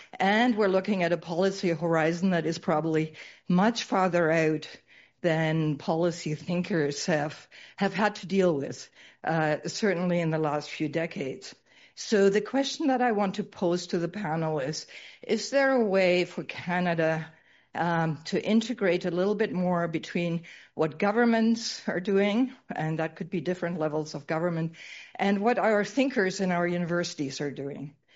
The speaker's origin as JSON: {"language": "English", "country": "Germany", "said": "And I'm from Germany originally."}